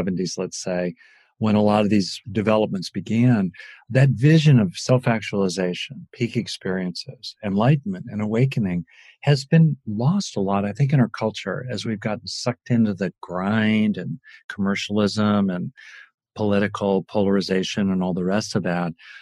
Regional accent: Los Angeles, California, United States; I grew up in LA. It was hot. My kind of probably favorite climate is, I'm Scottish in part of my heritage

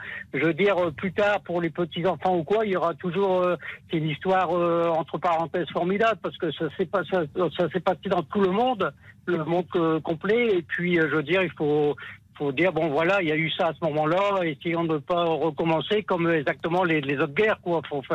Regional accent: Berck, Hauts-de-France, France; je rentre à la maison et puis je vais faire un petit tour à la plage, hein, je suis de Berck.

